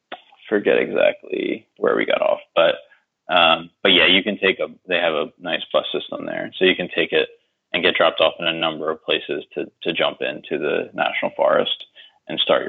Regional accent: Pennsylvania, United States; now in New Orleans, United States; Certainly not down here in New Orleans. Also, I grew up outside of Philadelphia, so might have been on some different things over there.

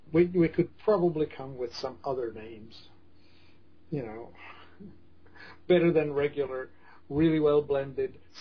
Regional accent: Czechia; now in Canada; where I grew up in the Czech Republic

